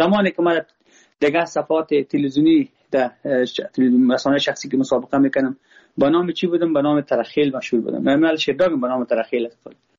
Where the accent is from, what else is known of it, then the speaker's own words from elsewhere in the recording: Afghanistan; ما افغان هستم. با ما هزاره ازبک پشتون کلش یک چشم هستن.